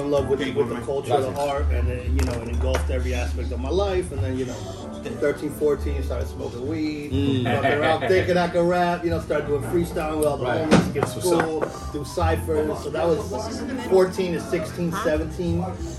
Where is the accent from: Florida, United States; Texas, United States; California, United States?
Florida, United States; Miami; we started a label in Ives Dairy where I grew up in Miami.